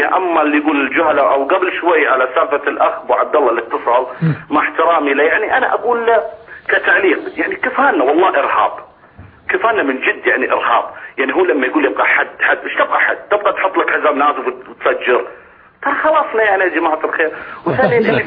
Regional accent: Saudi Arabia; يعني حنا كسعوديين نعترف فيهم

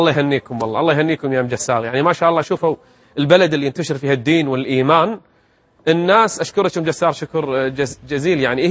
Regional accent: Kuwait; عندنا بالكويت 30 طفل

